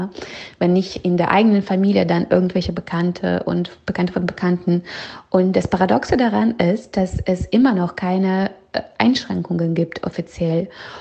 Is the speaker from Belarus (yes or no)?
yes; Belarus; So, meine Heimat Belarus, Weißrussland